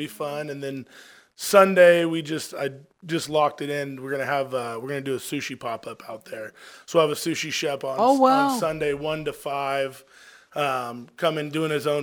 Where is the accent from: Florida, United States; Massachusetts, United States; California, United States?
California, United States; And then I'm from Central Valley, so agriculture, cold water seafood, the Central Coast, grew up real close to that.